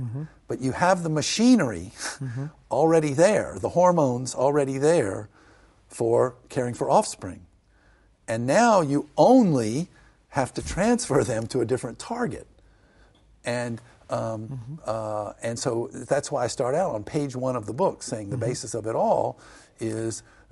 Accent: American South, United States; And I grew up in the American South, and yeah.

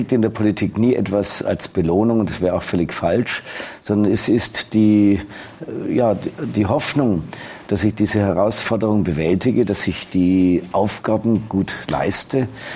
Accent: Nuremberg, Bavaria, Germany; born there; ich bin ja Nürnberger von Geburt und von Herzen

